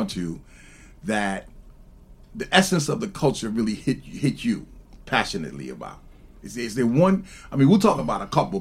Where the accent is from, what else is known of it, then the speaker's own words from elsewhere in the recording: Panama; I'm from Panama, so that's right next.